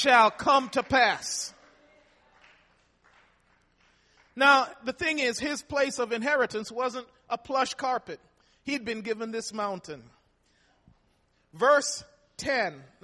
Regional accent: Jamaica; I can remember as a little toddler, about 3 years old, growing up in Jamaica

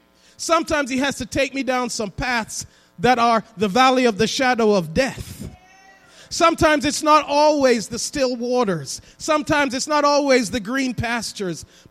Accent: England, United Kingdom; moved away as an adult; when I first came to this country, I grew up in England, and they drive on the other side of the road.

